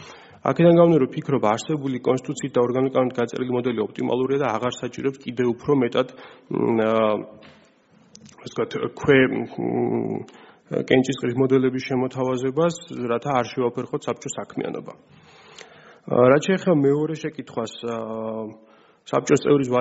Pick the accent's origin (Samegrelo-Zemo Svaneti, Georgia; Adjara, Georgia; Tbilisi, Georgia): Tbilisi, Georgia; born there; დავიბადე 1999 წელს ქალაქ თბილისში 1 სექტემბერს